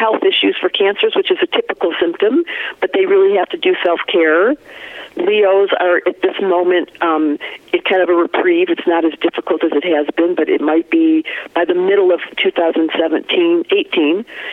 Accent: Detroit, Michigan, United States; now in Colorado, United States; I grew up in Detroit. I live half the time in Colorado and get ready half the time in Hawaii.

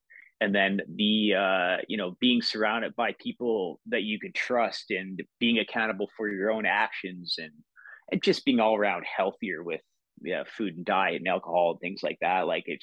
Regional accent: Toronto, Ontario, Canada; we're from the Toronto area

